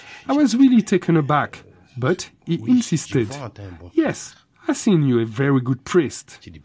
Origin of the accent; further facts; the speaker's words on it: Kinshasa, DR Congo; also born or lived in Kolwezi; I was born in Kolwezi in the southeast of the Democratic Republic of Congo and grew up in the capital, Kinshasa, a city of 17 million people. I was brought up in a very, very Christian family.